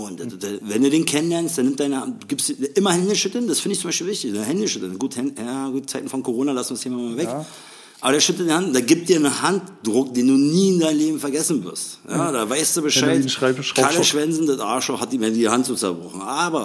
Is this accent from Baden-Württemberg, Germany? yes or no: no; Berlin, Germany; accent: Berliner Schnauze; ich bin Berliner Schnauze, ich nusche mir einen Bart rein, ich hab nicht ist die beste Aussprache